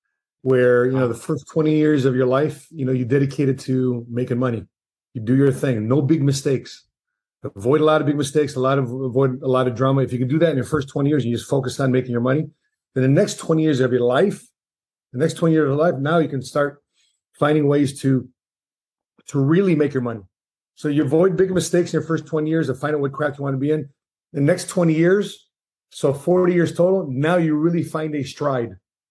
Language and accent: English; United States; born there; I am from the Filipino background, first generation born Filipino here. My parents just were lucky to say, okay, we're in America. Thank God for being in America. And then they had me.